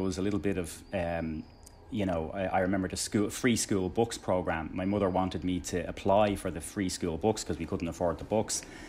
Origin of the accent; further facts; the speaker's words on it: Tallaght, Leinster, Ireland; Yeah, it's Talla in the 80s and our little corner of it. It was pretty bleak.